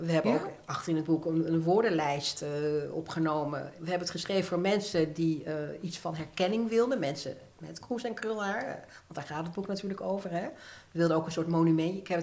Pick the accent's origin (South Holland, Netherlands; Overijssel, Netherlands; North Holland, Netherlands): South Holland, Netherlands; Alphen aan de Rijn; ik groeide op in Alphen aan de Rijn, alles wit.